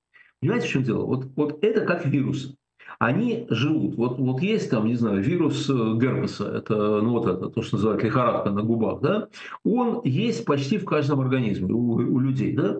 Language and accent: Russian; Saint Petersburg, Russia; Я в Питере вырос возле моего дома, я вырос на Невском